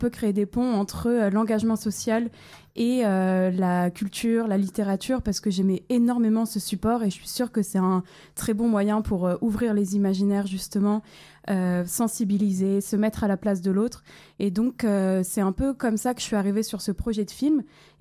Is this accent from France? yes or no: yes; Marseille, Provence-Alpes-Côte d'Azur, France; j'ai grandi à Marseille et je viens de revenir à Marseille là après 8 ans, 9 ans de vagabondage en France et à l'étranger